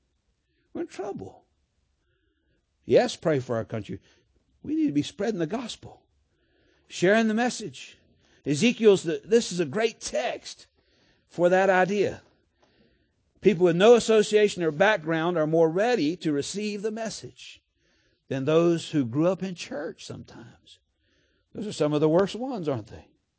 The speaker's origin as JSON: {"language": "English", "region": "Florida", "country": "United States", "tie": "born or raised there", "said": "growing up in South Florida, there was a lot of Spanish and Haitian, you know, speak French, and Jamaicans."}